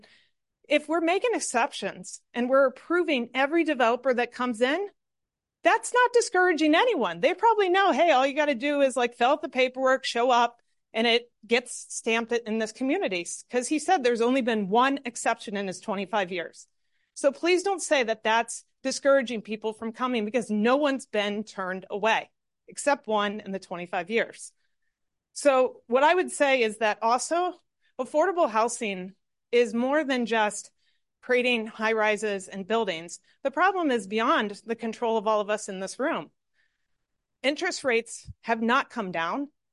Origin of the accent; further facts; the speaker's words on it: Ohio, United States; I grew up in Ohio where I lived in a village that went to a city. I remember celebrating when the village went from village to a city.